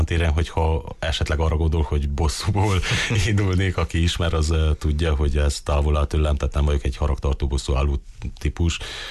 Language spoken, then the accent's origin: Hungarian; Baraolt, Covasna, Romania; én baróti születésű vagyok, ott lakok, ott tanultam, ott dolgozom, ott próbálok a közösség javára lenni, és családos ember vagyok, két kisgyerekem